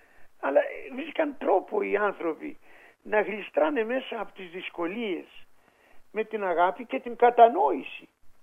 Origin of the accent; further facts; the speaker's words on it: Thessaly, Greece; γιατί εγώ είμαι από τη Θεσσαλία